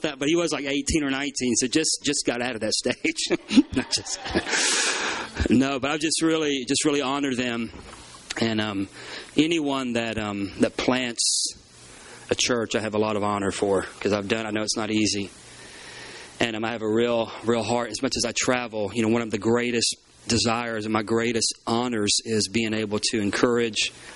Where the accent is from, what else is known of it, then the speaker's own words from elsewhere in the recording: Panacea, Florida, United States; I was born in Pensacola, Florida, and then my stepfather moved us over to the Tallahassee, Florida area, just south of Tallahassee, in a real rural wooded county called Wakulla County down near Panacea, Florida.